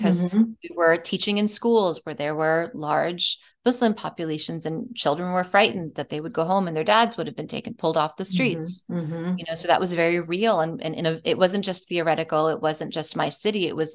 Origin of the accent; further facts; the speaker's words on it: New York, United States; and I grew up in New York.